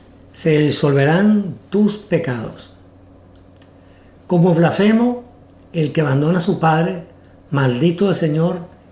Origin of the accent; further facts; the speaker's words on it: Venezuela; En Venezuela, de donde yo soy, existe la costumbre de siempre pedir la bendición.